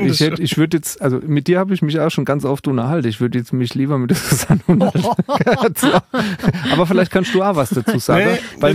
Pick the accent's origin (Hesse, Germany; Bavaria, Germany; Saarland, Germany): Saarland, Germany; man muss ihm sehr dankbar sein wahrscheinlich als Saarländer